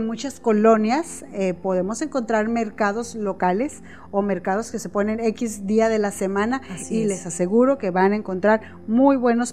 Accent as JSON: {"language": "Spanish", "country": "Mexico", "said": "somos mexicanos, comemos tortillas, comemos frijoles, totopos."}